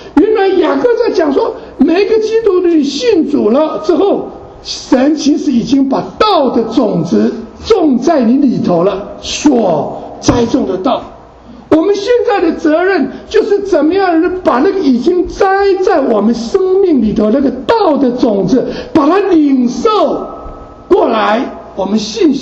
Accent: China; 像我们中国人的这个唐朝的这个李商隐啊，这个诗人做的诗啊

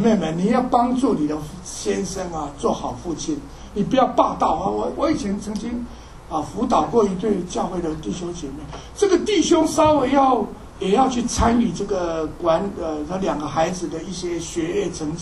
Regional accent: China; 所以有人说，我们中国人呢

